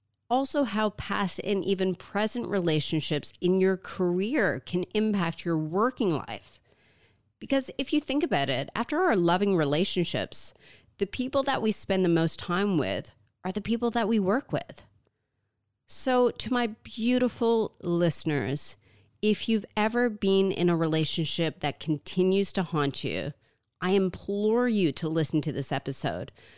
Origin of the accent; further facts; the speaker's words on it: Canada; He's Croatian, I'm Canadian.